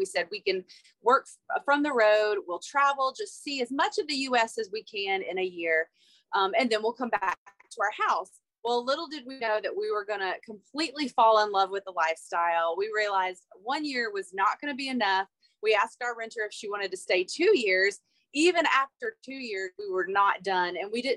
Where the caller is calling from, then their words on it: Lotus, California, United States; We are in a small little town, Lotus, California. It's about, I think, maybe an hour and a half or 2 hours east of Sacramento, somewhere in that area.